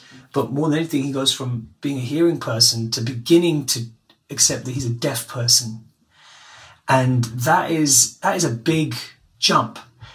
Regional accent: United Kingdom; Then in the 90s, I'm British Pakistani. Post 9/11, I'm British Muslim. Now I just would say I'm British because this is what British looks like.

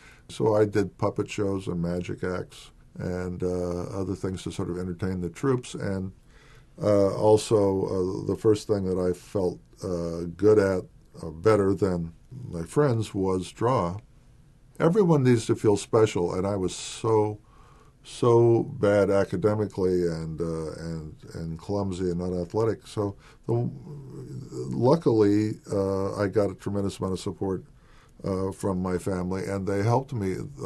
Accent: Washington, United States; I grew up in the state of Washington, of very modest means.

